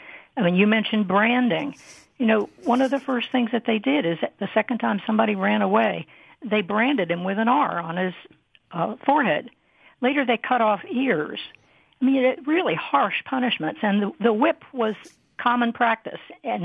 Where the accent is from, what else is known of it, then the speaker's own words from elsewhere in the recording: Hooper's Island, Maryland, United States; born there; I was born on Hopper's Island. I'm a graduate of Wicomico High School. My family's been on the Eastern Shore since it was first settled in 1659.